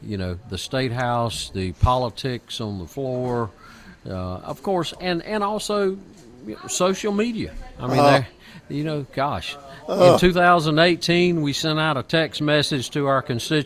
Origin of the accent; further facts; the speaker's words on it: South Carolina, United States; I'm a farmer from Chester County